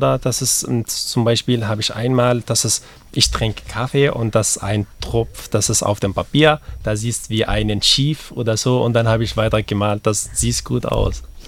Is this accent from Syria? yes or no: yes; Syria; German is a second language; Ja, da gab es bei uns in Syrien, da muss man da 10 Wünsche machen.